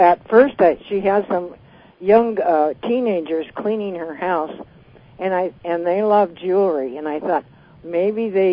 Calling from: Tacoma, Washington, United States; I'm calling from Tacoma, Washington.

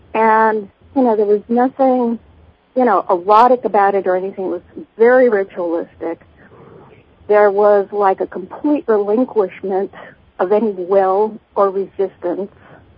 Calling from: Los Angeles, California, United States; I'm calling from Los Angeles.

